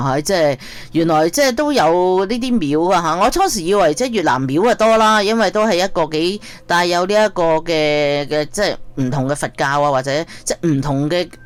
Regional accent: China; 即系我哋中国人啊咁样

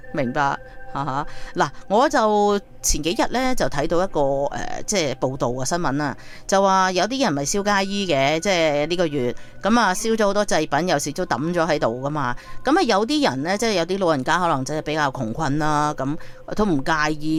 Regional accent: Canada; 譬如好似我哋加拿大人五蚊啊、十蚊啊、一百蚊啊咁样

